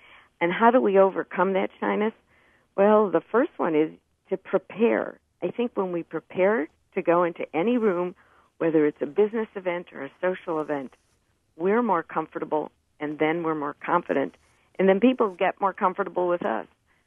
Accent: Chicago, Illinois, United States; I'm originally from Chicago, and you know that's old politics.

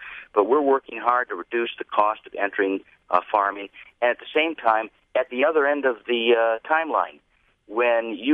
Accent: Appleton, Wisconsin, United States; just like everybody I grew up with in Appleton, Wisconsin.

